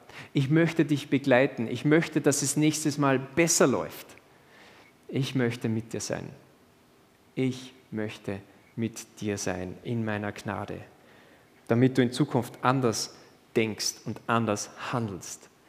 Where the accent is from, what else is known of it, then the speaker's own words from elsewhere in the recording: Austria; Denn bei uns in Österreich zumindest ist es so üblich, dass man nicht gleich alle Türen aufmacht, oder?